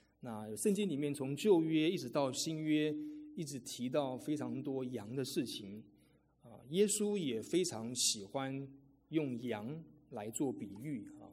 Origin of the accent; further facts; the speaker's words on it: Taipei, Taiwan; 我因为从小在都市中长大，我在台北长大